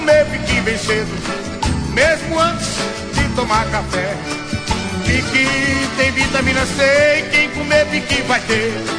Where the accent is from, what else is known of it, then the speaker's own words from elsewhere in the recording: Salgueiro, Pernambuco, Brazil; Se eu não achar por aqui, eu vou lá em Salgueiro. Lá tem muito, tá na minha terra.